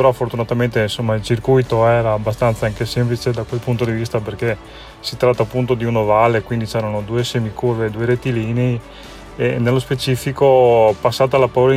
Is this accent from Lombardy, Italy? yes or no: no; Piove di Sacco, Veneto, Italy; perché comunque io sono di Piove di Sacco, però ho origini veneziane